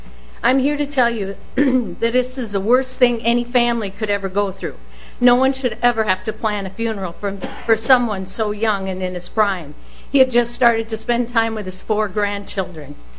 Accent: West Concord, United States; I'm from West Concord.

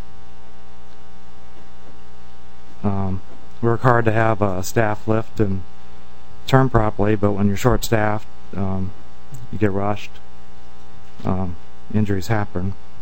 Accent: Bemidji, Minnesota, United States; I'm from Bemidji, Minnesota.

